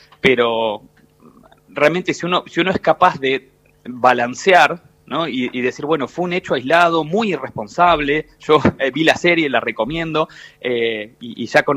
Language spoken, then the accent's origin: Spanish; Argentina; A nosotros, como argentinos, va a cambiar en las familias